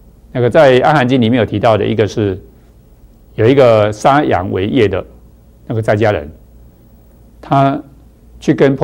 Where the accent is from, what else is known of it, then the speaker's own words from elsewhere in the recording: China; 我们都有吃米、哦、我们中国人的习惯里面